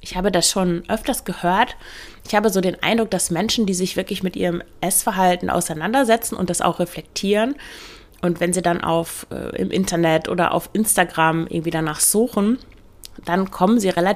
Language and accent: German; Northern Germany, Germany; Ich komme ja aus Norddeutschland, bei uns sagen wir, nichts nachzunehmen